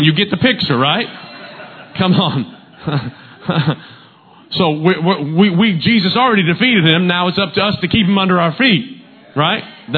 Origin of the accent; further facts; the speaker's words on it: the South, United States; I grew up in the South, and so the baseball team that we followed was Atlanta Braves.